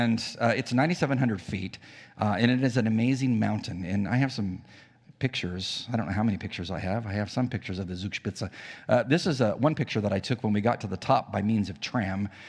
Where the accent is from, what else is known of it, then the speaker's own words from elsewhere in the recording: United States; And I grew up on the Mexican border